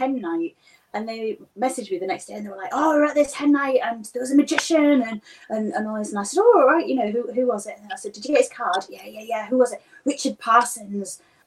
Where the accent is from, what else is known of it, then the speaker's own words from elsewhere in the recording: Hull, Yorkshire and the Humber, United Kingdom; And then I'm from Hull originally, and there's magic clubs all around the UK.